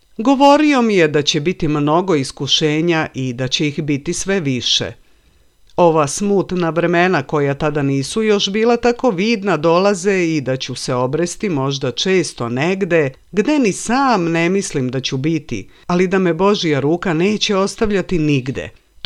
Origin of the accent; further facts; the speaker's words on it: Peć, Peja District, Kosovo; rekao sam mu da sam rodom iz Metohije, iz Pećkog kraja.